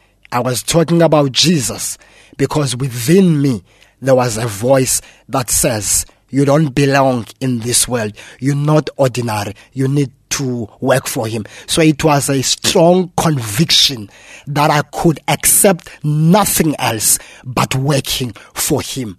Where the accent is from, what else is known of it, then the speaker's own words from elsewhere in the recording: Port Elizabeth, Eastern Cape, South Africa; I'm from South Africa and in a province called Eastern Cape. And within that province, we have got a city called Port Elizabeth. This is where I hail from.